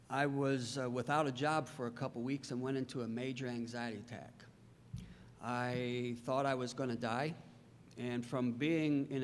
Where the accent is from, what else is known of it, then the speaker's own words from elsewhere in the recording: Tiffin, Ohio, United States; I grew up in Tiffin.